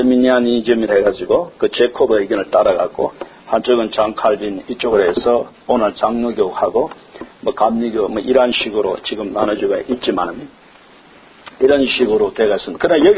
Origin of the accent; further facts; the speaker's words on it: South Korea; 내가 원해서 어떤 한국인으로 태어난 것도 아니고